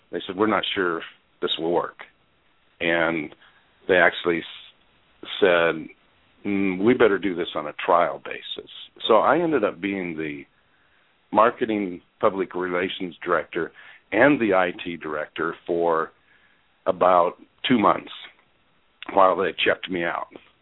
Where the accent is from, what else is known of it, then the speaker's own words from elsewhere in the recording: Washington, United States; also born or lived in Michigan; Well, I started out in Western Washington, north of Seattle, and ended up in Michigan because I started working in hospitals.